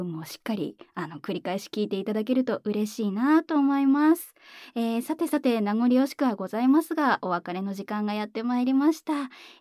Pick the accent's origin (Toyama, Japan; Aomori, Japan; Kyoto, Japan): Kyoto, Japan; 深海生まれ京都育ち、声優として活動させていただいております、